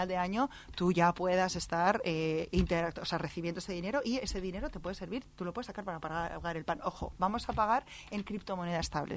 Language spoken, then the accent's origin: Spanish; Spain; Nos quejamos en España con un 10%, aquí habría que venir con el 100 y pico% que tenéis.